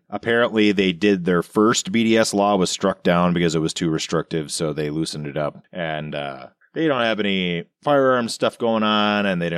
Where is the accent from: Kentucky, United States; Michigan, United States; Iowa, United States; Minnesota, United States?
Minnesota, United States; Now, this is the big one because we are from Minnesota and Minnesota is yeah, very active